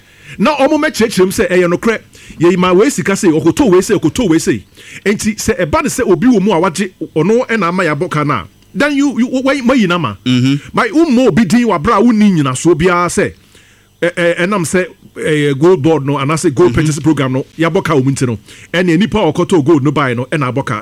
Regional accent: Ghana; Sometimes uti na we Ghanaian, you get worried because ubisa how is the international community watching us?

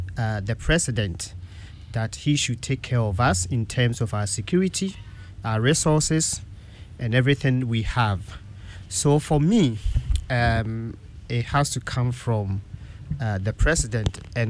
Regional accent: Sabronum, Ashanti, Ghana; when I was a child growing up in Sabronum

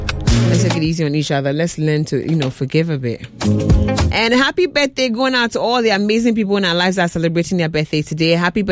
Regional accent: Tema, Greater Accra, Ghana; from Tema, a Woodom Brazil house.

